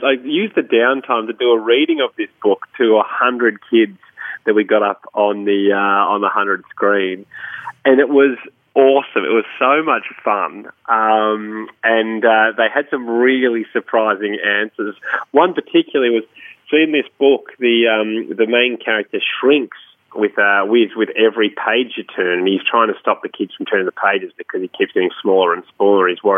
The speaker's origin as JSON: {"language": "English", "town": "Melbourne", "region": "Victoria", "country": "Australia", "tie": "born or raised there", "said": "I grew up in Melbourne."}